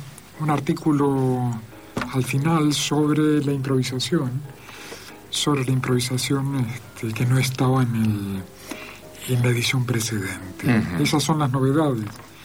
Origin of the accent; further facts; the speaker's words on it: Argentina; moved away; momento en el que emigré de Argentina para estar casi 40 años afuera.